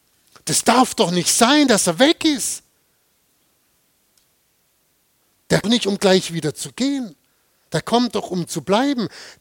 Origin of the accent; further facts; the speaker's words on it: Biberach, Baden-Württemberg, Germany; Ich komme aus Biberach und an Heiligabend, da gibt es in Biberach immer ein ganz besonderes Event.